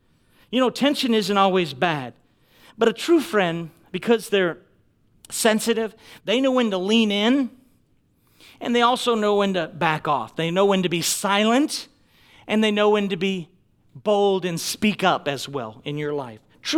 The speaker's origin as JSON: {"language": "English", "region": "Maine", "country": "United States", "said": "I'm from New England, so I'm from Maine, all right? So we talk harsh."}